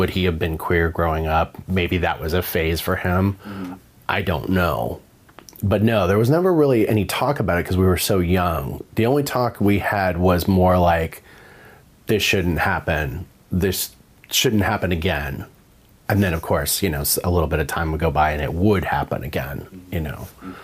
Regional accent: San Diego, California, United States; I'm 46. I grew up in San Diego. I was born and raised there.

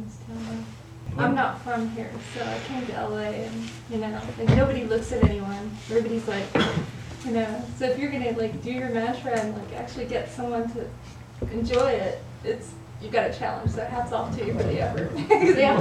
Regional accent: Vancouver, British Columbia, Canada; I'm from Vancouver, right? British Columbia.

